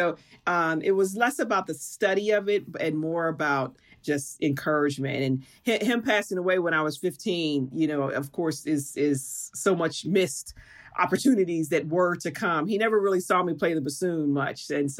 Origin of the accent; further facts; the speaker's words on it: Pittsburgh, Pennsylvania, United States; I was a band kid, self-proclaimed band kid in my beloved city of Pittsburgh.